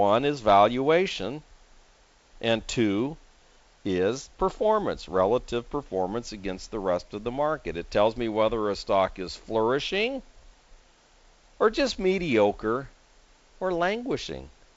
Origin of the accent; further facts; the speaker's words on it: San Diego, California, United States; In fact, it's a San Diego company, my hometown here